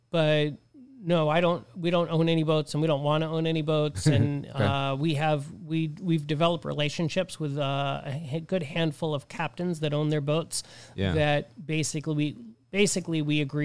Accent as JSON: {"language": "English", "town": "Boston", "region": "Massachusetts", "country": "United States", "said": "So I'm originally from Boston, as we spoke about, and I called some friends in Boston"}